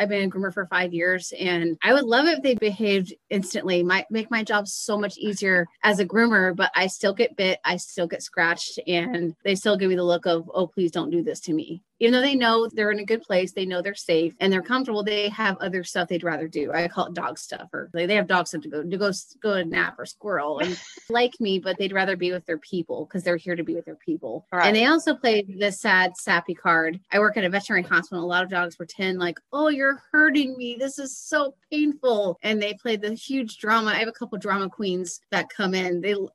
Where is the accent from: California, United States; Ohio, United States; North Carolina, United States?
Ohio, United States; Dayton; now in Columbus, United States; I grew up in Dayton, and then I moved to Columbus. It's about two hours away from between each other.